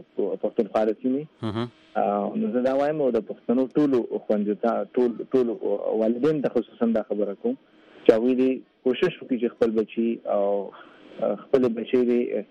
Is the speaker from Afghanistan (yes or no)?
no; Pakistan; زه یو پاکستاني یم، زه پښتون یم، نو زه د پاکستان هم شهري یم